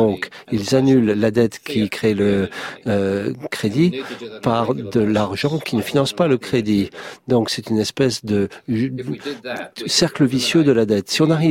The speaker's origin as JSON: {"language": "French", "country": "Australia", "second_language": "French", "said": "ça ne s'applique pas chez moi en Australie"}